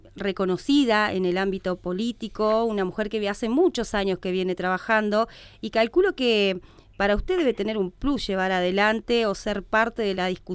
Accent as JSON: {"language": "Spanish", "town": "Mar del Plata", "region": "Buenos Aires Province", "country": "Argentina", "tie": "born there", "said": "yo soy nacida en Mar del Plata, ¿no?"}